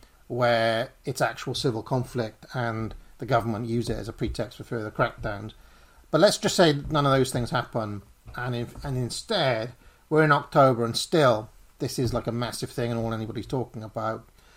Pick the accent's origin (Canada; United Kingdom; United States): United Kingdom; England; Because I'm English and this is our flag.